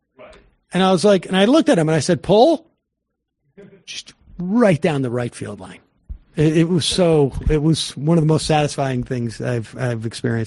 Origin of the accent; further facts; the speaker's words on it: Georgia, United States; My hometown still flies the old Georgia CSA flag on its foremost highest mast. Atlanta and the college towns are the only resistance to that as well.